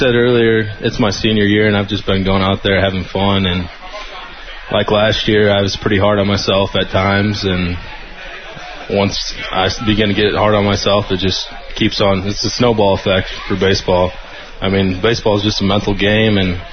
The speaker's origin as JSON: {"language": "English", "town": "Eldridge", "region": "Iowa", "country": "United States", "said": "Yeah, I'm from Eldridge, Iowa, which is a small town just north of Davenport, Iowa."}